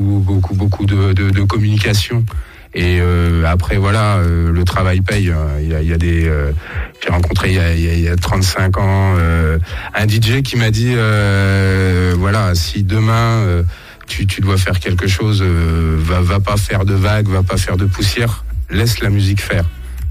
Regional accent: Nevers, Bourgogne-Franche-Comté, France; Je suis Nivernais, je suis né à Nevers. Donc voilà, j'habite dans le coin aussi. J'ai jamais trop quitté le coin. J'ai fait quelques villes, mais je suis revenu à la base.

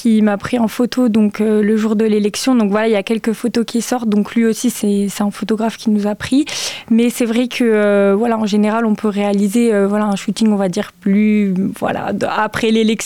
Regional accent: Bourgogne-Franche-Comté, France; moi je suis toujours restée ici, donc je suis née dans la Nièvre, j'ai fait toute ma scolarité ici, j'ai fait une partie de mes études, donc je suis partie un petit peu sur Dijon, je suis restée quand même dans la Bourgogne

